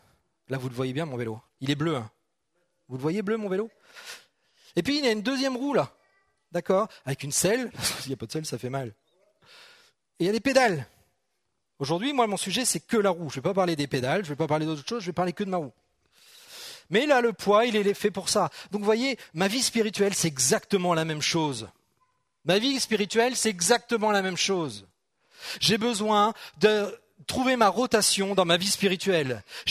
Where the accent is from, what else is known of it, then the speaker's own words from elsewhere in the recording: Normandy, France; parce que je suis normand, c'est pour ça que je parle des forêts normandes.